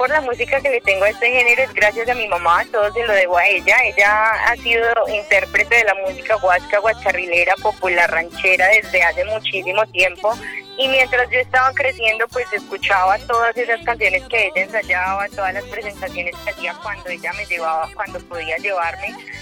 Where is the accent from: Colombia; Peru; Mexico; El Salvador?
Colombia; Envigado, Antioquia; Y yo no, soy paisa, pero paisa, paisa, yo soy de Medellín, envigadeña.